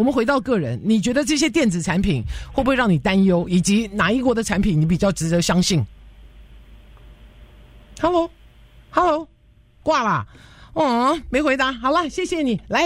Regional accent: United States; 他确实收集了我们美国人的这些个人讯息

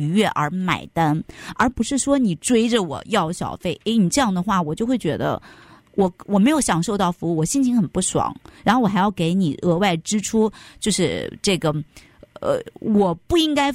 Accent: China; 我们中国人又比较要面子

